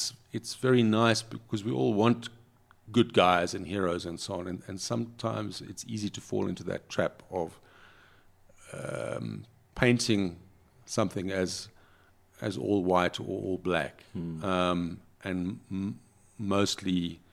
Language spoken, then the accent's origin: English; Cape Town, Western Cape, South Africa; also born or lived in Pretoria / Durban; I was born in Pretoria, and I went to school in Cape Town.